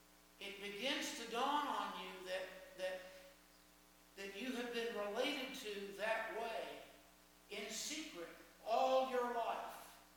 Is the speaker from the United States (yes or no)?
yes; Chapel Hill, North Carolina, United States; I grew up in Chapel Hill